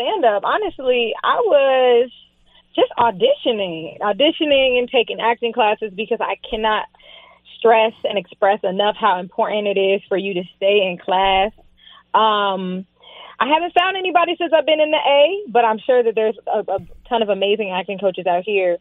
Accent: West Palm Beach, Florida, United States; You know, I grew up in South Florida. I lived in West Palm and I lived in the hood.

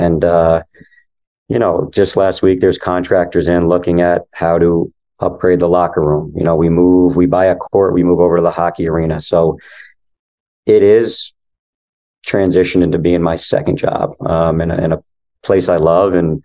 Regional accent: New Jersey, United States; I'm from Jersey. I don't have the accent.

